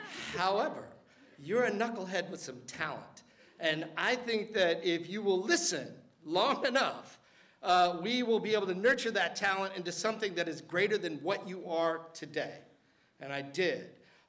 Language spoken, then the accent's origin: English; New Orleans, Louisiana, United States; was born and raised in New Orleans. I grew up literally above a nightclub on Bourbon Street